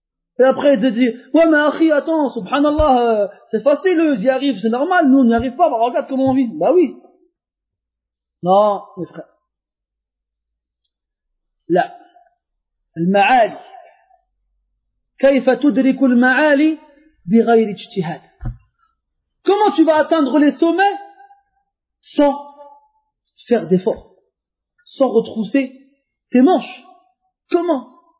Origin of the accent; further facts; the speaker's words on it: France; born there; Moi, je suis né comme vous en France. Et avant une douzaine d'années, je parlais pas un mot d'arabe.